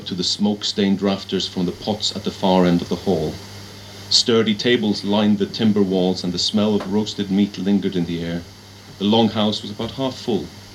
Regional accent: Iceland; As mentioned, I'm from Iceland

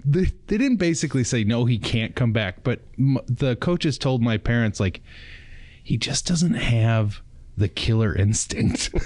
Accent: Glencoe, Minnesota, United States; Like they had the Buffalo Creek Theater Players in my hometown of Glencoe, Minnesota.

